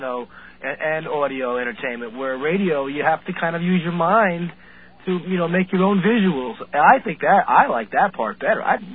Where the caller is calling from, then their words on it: Norwalk, Connecticut, United States; Connecticut, Norwalk.